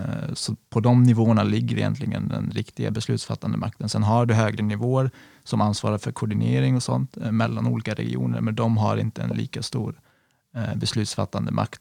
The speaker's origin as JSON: {"language": "Swedish", "town": "Stenstorp", "region": "Västra Götaland County", "country": "Sweden", "said": "Alltså en bonde från Stenstorp, där jag kommer ifrån"}